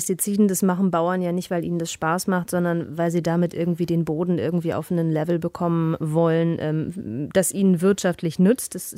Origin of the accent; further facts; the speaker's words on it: Lower Saxony, Germany; als Niedersächsin